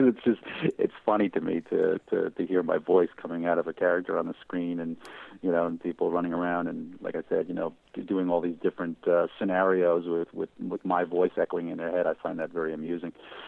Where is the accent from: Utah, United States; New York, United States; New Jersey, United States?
New York, United States; New York City; This all started in New York. I grew up in New York, and after college, I came back to the city